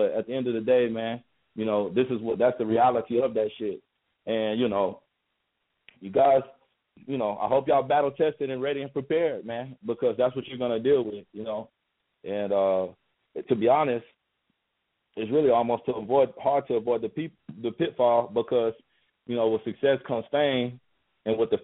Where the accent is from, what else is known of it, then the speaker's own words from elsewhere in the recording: Texas, United States; I'm not from Atlanta, bro. You know what I'm saying? Like, I'm from Texas, bro. You know, that's where I'm from, bro.